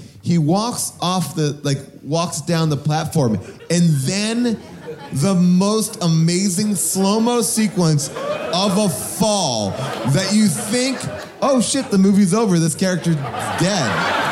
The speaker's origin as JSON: {"language": "English", "town": "Pittsburgh", "region": "Pennsylvania", "country": "United States", "tie": "born or raised there", "said": "I grew up in Pittsburgh"}